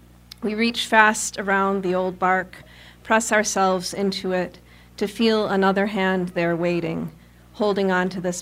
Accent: Detroit, Michigan, United States; I'm from Detroit, and I spend a lot of time in northern Michigan also, so these are a couple country poems.

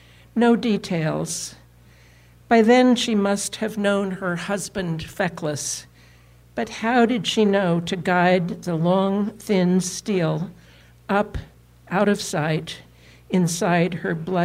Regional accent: Utah, United States; my mother, and growing up in the Wasatch Mountains of South Central Utah, which was a remarkable place to grow up.

